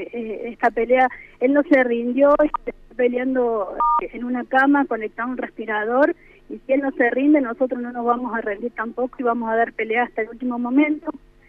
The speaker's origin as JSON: {"language": "Spanish", "town": "Diamante", "region": "Entre Ríos", "country": "Argentina", "said": "Somos de Diamante, mis papás vivieron toda la vida ahí"}